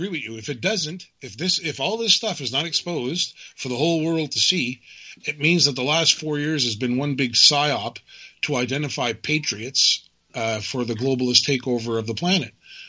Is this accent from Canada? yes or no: yes; Canada; I'm Canadian living in rural Nova Scotia